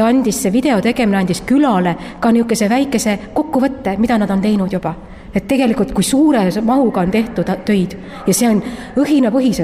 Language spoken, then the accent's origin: Estonian; Saare County, Estonia; ma olen rõõmus, et ma olen saarlane.